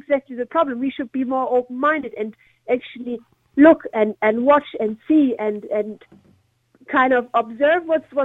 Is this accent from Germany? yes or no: yes; Germany; So I'm originally from Germany, and it's probably like kind of 50-50.